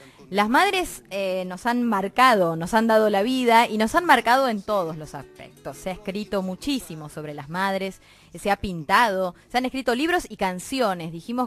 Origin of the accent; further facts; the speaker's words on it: Berisso, Buenos Aires Province, Argentina; Yo soy de Berisso